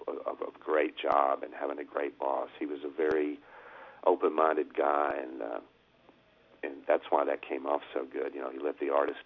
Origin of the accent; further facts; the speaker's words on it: Chattanooga, Tennessee, United States; I came to Murfreesboro from Chattanooga